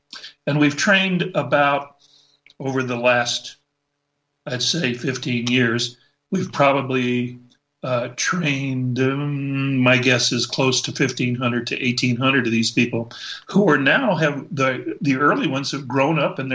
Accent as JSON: {"language": "English", "town": "Oraibi", "region": "Arizona", "country": "United States", "tie": "born or raised there", "also_born_or_lived": "New Mexico / Utah", "said": "we grew up on Indian reservations in Arizona and New Mexico and Utah. And so I lived my early life in a little Hopi village called Oribe."}